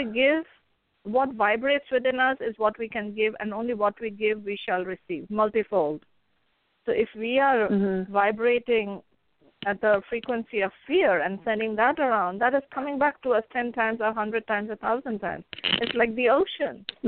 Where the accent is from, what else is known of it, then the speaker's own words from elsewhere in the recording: India; I come from India.